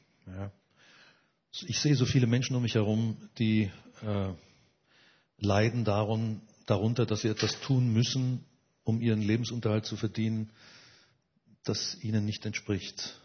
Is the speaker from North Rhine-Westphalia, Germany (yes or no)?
no; Dresden, Saxony, Germany; born there; Schauen Sie, ich bin in Dresden geboren, im Jahre 1938.